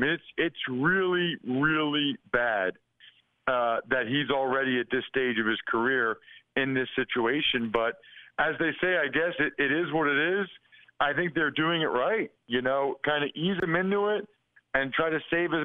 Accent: Pennsylvania, United States; Memphis, Nashville, Knoxville, and I'm from Pennsylvania, so I had to drive up 81.

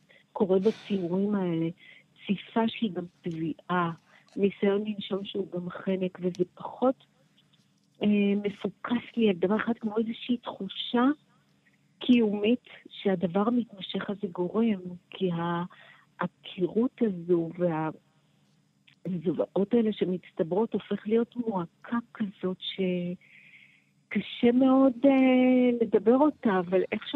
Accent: Dafna, Northern District, Israel; born there; אני נולדתי בקיבוץ דפנה, גידלתי את הילדים שלי בדפנה, ואני לכאורה מתורגלת במלחמות

